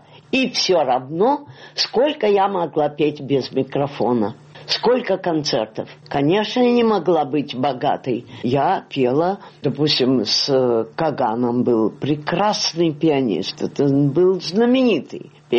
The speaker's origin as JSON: {"language": "Russian", "town": "Rostov-on-Don", "region": "Rostov Oblast", "country": "Russia", "moved": "as an adult", "lives_now": "Moscow, Russia"}